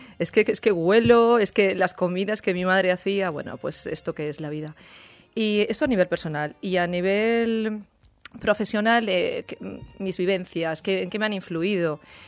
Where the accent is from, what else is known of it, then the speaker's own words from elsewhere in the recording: Requena, Valencian Community, Spain; yo soy de Requena, que es un pueblecito que está, bueno, pueblecito ahora es muy grande, ya tiene muchos habitantes ya, sí que es verdad. Está pues como a 67 kilómetros de Valencia y dirección hacia Madrid.